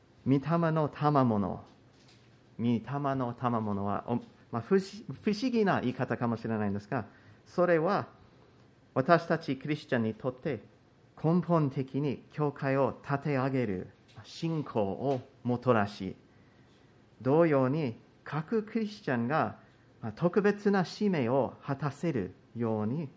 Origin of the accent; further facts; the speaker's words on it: United States; Japanese is a second language; その中で私のようなアメリカ人は実は少ない方です。